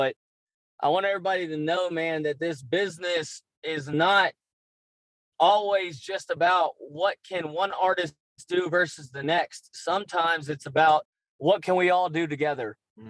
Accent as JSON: {"language": "English", "region": "the South", "country": "United States", "tie": "born or raised there", "said": "But to make it short, I am a man who has grown up and been born and raised in the South."}